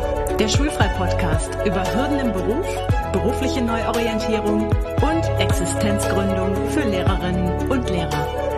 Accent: Germany; born there; Mein Nachname ist iranischer Herkunft, meine Eltern aus dem Iran, ich bin in Deutschland geboren.

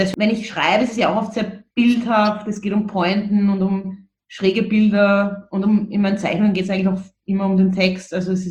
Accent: Vienna, Austria; born or raised there

